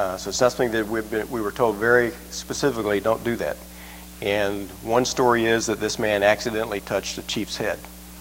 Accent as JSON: {"language": "English", "town": "Houston", "region": "Texas", "country": "United States", "tie": "born or raised there", "moved": "as an adult", "lives_now": "Carthage, United States", "said": "I was born and raised in Houston, lived there all of my life until God led us to Tennessee about 3 years ago."}